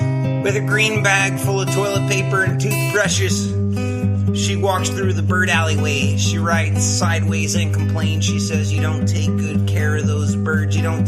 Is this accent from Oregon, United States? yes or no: no; Fifth Ward, Texas, United States; I was born and raised in Fifth Ward, Texas. I played basketball in high school